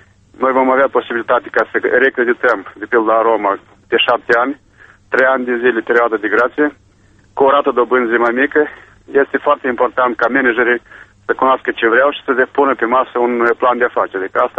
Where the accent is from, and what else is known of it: Moldova